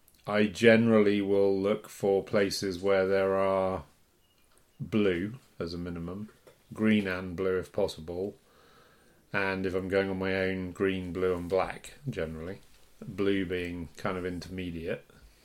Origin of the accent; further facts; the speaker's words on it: England, United Kingdom; growing up in England in a mountaineering family, you learned pretty quickly to read a OS map